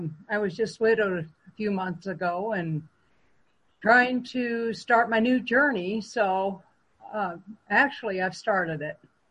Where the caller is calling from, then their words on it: Craig, Colorado, United States; Cray, Colorado, northwest corner of Colorado.